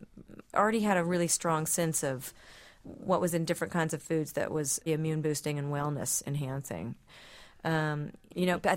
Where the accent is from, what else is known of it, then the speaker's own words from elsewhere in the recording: Kennett, Missouri, United States; I grew up in a really small town called Kennett in the Boot Hill of Missouri. So really, basically, I grew up right on the Tennessee and Arkansas border in southern Missouri.